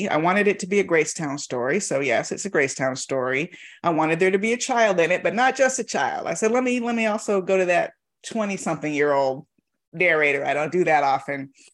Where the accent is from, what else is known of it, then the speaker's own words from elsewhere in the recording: Miami, Florida, United States; grew up in Florida now, but of course, I grew up in Miami. And Miami is a whole different animal.